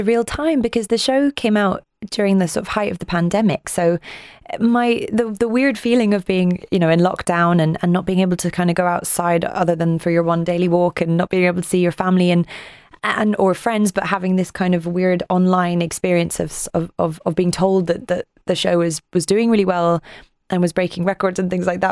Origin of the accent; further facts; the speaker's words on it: London, United Kingdom; So I grew up in London, in North London, but my dad's Scottish and my mum's from the north of Ireland. And I live with my granddad. He lived with us for a very long time. So I had a lot of very strong accents in the house.